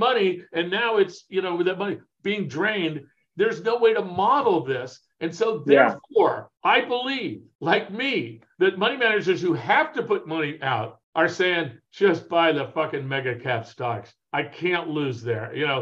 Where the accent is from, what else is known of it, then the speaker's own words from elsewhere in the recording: Arcadia, California, United States; grew up right near Santa Anita Park.